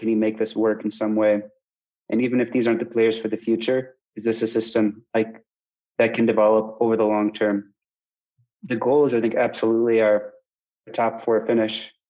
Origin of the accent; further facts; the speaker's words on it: United States; Well, CONCACAF, as an American, we're all like very, I wouldn't say we're excited or even hopeful.